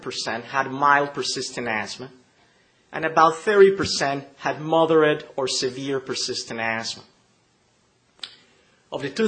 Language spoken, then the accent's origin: English; Barranquilla, Atlántico, Colombia; It's a fellow Colombian from my hometown, Barranquilla … who's of Lebanese descent.